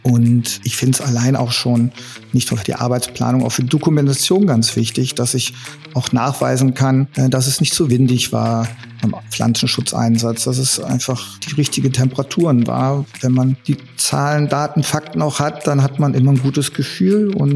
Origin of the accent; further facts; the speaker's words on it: Ratingen, North Rhine-Westphalia, Germany; Ja, ich komme hier aus der Stadt Ratingen. Das ist im Kreis Mettmann, also umgehend von der schönen Stadt Düsseldorf.